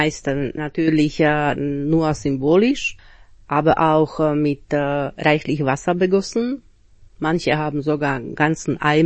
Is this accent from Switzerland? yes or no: no; central Slovakia, Slovakia; Aber wie jedes Jahr verbringe ich Ostern in meiner Heimatstadt in der Mittelslowakei.